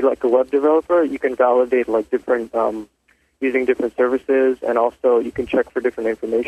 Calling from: Toronto, Ontario, Canada; from Toronto.

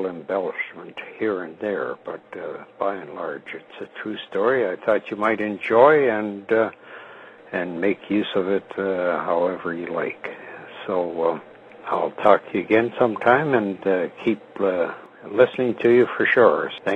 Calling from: Nanaimo, British Columbia, Canada; And I'm calling you from Nanaimo, British Columbia, which is on Vancouver Island.

